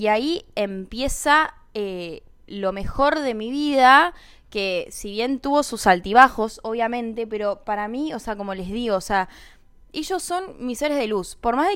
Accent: Argentina; soy argentina y soy muy nacionalista, pero siempre me llamó la atención Inglaterra.

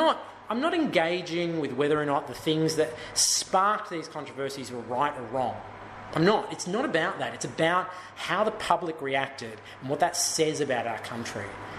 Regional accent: Australia; I love being Australian, I'm proud of being Australian

